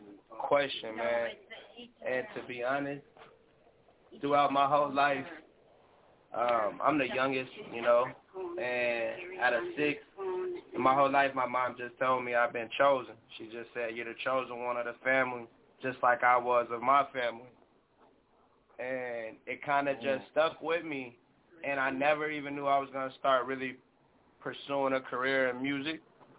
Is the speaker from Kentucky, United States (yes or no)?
no; Minneapolis, Minnesota, United States; Southside, Minneapolis. Born and raised in Minnesota.